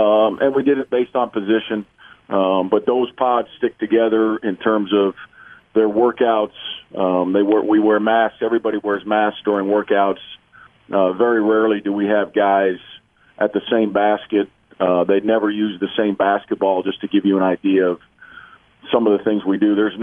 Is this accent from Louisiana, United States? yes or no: no; Chicago, Illinois, United States; I grew up in the Chicago area